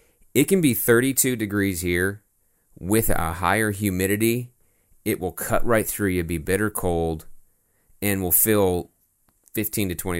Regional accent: Longmont, Colorado, United States; I was out there. My hometown is Longmont, Colorado. I was staying with my mom out in Fort Lupton.

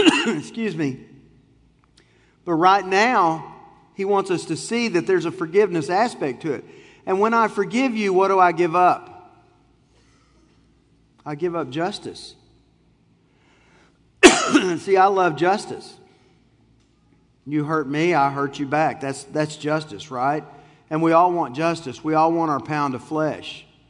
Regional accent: Texas, United States; I'm from Texas, okay? The rule in Texas is keep it moving.

